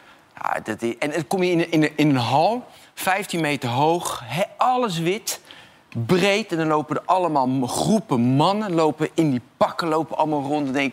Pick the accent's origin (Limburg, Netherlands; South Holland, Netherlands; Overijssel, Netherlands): South Holland, Netherlands; ik kom uit het Westland. En toen ik jong was, toen woonden dus bij ons achter in de schuur... woonden in een caravan, ook arbeidsmigranten.